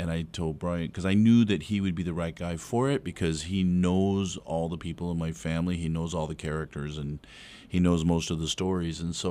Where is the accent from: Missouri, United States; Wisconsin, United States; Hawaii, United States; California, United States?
Hawaii, United States; I'm Hawaiian, but I grew up, as a very fair-skinned, Caucasian-looking Hawaiian boy.